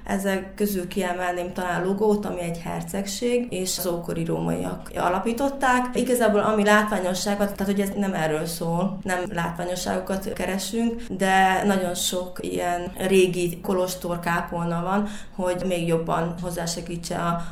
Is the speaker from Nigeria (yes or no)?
no; Berehove, Zakarpattia Oblast, Ukraine; now in Nyíregyháza, Hungary; Beregszászban születtem, itt jártam gimnáziumba is, és jelenleg Nyíregyházán élek